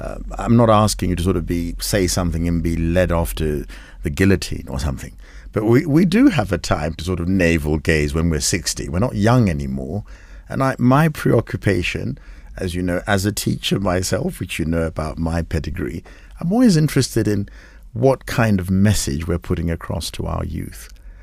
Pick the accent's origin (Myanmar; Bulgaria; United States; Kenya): Kenya; We don't have certain sexual orientations by virtue of the fact that we are Kenyan.